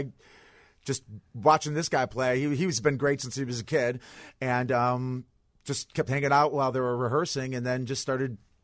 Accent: Chicago, Illinois, United States; From Chicago, yeah. Grew up Logan Square and then lived Northwest Side.

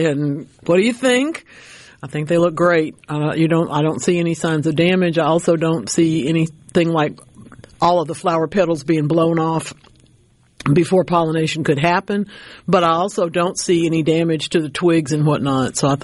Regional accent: Oakland, California, United States; The high school students from my old hometown, I probably can't call it my hometown, but my old town of Oakland, California, are working into the field of exoplanet research.

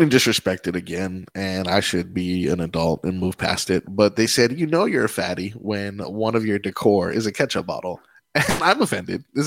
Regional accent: Florida, United States; I'm being from South Florida

